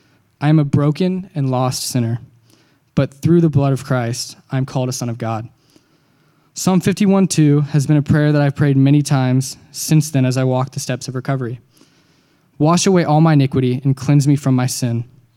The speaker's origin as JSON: {"language": "English", "town": "Dallas", "region": "Texas", "country": "United States", "tie": "born or raised there", "said": "I grew up in the Dallas area, and I'm currently a freshman at SMU."}